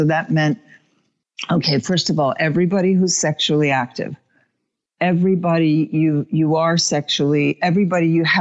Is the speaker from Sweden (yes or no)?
yes; Sweden; also born or lived in New York, United States; now in United States; I had come back from Sweden where I grew up. I was a native New Yorker, but transplanted to Sweden in a custody battle as a child. So I grew up in Sweden, came back. I think I was 19